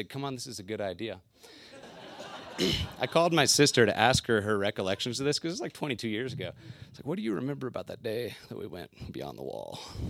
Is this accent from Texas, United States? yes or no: yes; Texas, United States; We were all born and raised in Texas